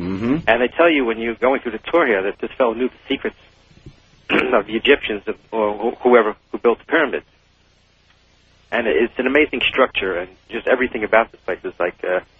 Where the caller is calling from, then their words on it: Fort Lauderdale, Florida, United States; Okay, well, I'm calling from Florida. There's a place down here in Miami called the Coral Castle.